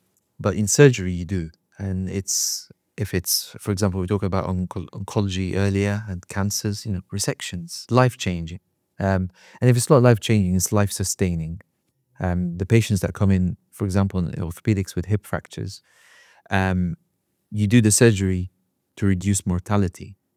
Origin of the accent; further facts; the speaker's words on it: Egypt; I'm originally from Egypt